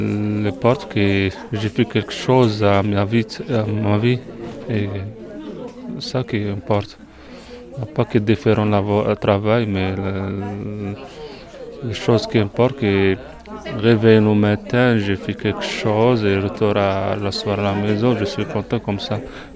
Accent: Morocco; French is a second language; now in Fontaine, France; Je suis marocain, j'habite à Fontaine. Et j'ai fait les cours de France. J'étais à l'université de langue arabe au Maroc.

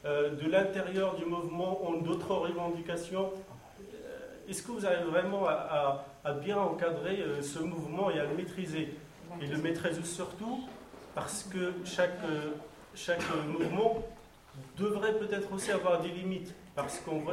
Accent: Morocco; je me présente d'abord, donc je suis marocain

